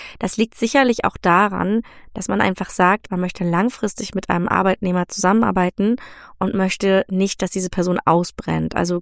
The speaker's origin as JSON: {"language": "German", "country": "Germany", "said": "für uns als Deutsche, die wir doch sehr direkt kommunizieren"}